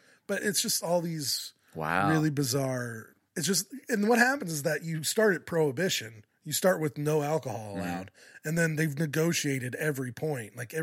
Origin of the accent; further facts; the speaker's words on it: Kentucky, United States; So I was raised Mormon in Kentucky, which is weird. There aren't a lot of Mormons around there. My family was kind of implanted there.